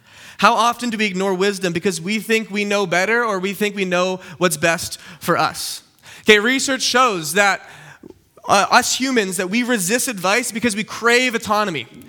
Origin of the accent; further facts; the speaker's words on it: West Kelowna, British Columbia, Canada; I grew up in the Okanagan, okay? I grew up in West Kelowna, which is that way. And so I grew up here all my life. And so if you're the Okanagan, you know it's a beach town, right?